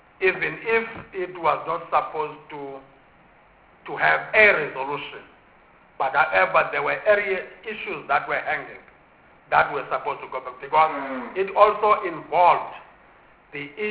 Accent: Gauteng, South Africa; I'm saying here, yeah, because I'm from Gauteng, particular in Gauteng, where I come from

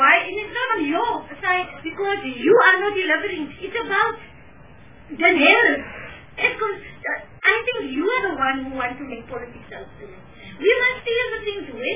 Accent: Western Cape, South Africa; I am from the Western thing, and I'm an MC.

